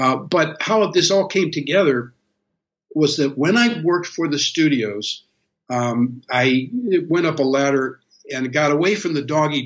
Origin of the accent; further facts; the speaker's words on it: St. Louis, Missouri, United States; now in California, United States; I grew up in the Midwest in the St. Louis area on a farm, but I came out to California in 1971 and I ate it up.